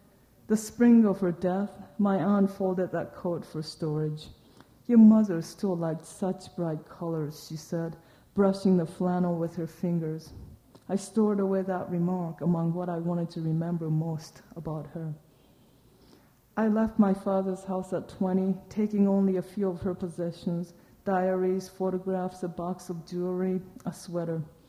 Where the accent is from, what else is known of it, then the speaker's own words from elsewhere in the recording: Kobe, Hyogo, Japan; English is a second language; And when I grew up in Kobe, nobody in Kobe thought that there would ever be an earthquake in Kobe.